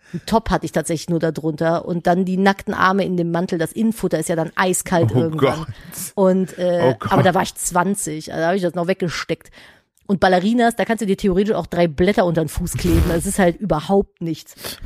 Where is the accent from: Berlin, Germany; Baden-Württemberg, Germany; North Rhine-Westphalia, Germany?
North Rhine-Westphalia, Germany; Cologne; Ich bin ja in Köln groß geworden.